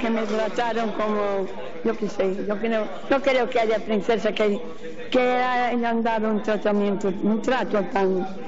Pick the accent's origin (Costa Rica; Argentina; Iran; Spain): Spain; Galicia; Quiero también el Goya para Galicia. A miña terra meiga.